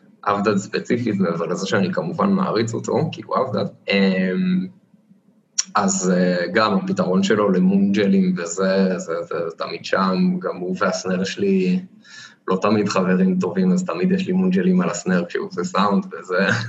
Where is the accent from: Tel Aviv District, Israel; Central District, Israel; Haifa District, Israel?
Central District, Israel; Modi'in; במקור ממודיעין, רוב החבר'ה עדיין גרים ממודיעין